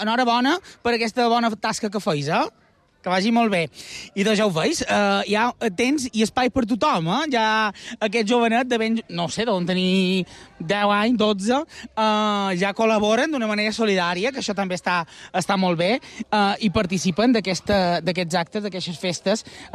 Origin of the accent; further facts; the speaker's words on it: Sant Antoni de Portmany, Balearic Islands, Spain; També aconsell en el meu poble, Sant Antoni, se celebra ses carrosses